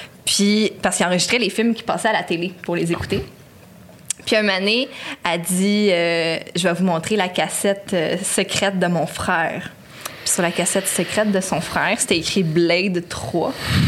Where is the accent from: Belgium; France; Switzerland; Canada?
Canada; Laval, Quebec; Moi, je viens d'Avimont, c'est un quartier italien à Laval